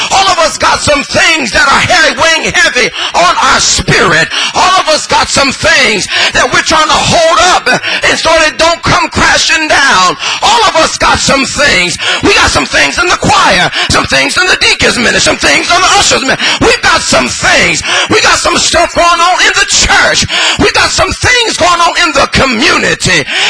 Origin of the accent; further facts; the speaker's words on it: Los Angeles, California, United States; the old preachers where I grew up in Holy Light and in Los Angeles used to say